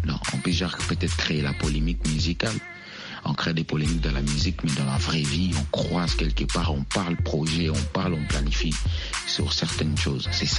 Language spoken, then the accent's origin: French; DR Congo; first language Luba; also born or lived in Kitwe, Zambia; je suis un Kasaïen du côté de mon papa. Bien que je suis né en Zambie, à Kitwe, je suis un Congolais parce que mes parents sont des Congolais.